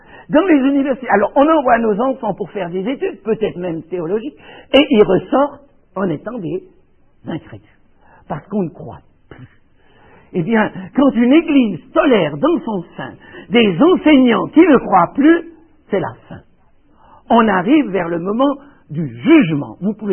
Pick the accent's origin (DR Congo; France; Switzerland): Switzerland; Neuchâtel; Quand je me suis trouvé dans ma ville natale en 1976 pour faire à la cathédrale de Neuchâtel, dix jours de conférence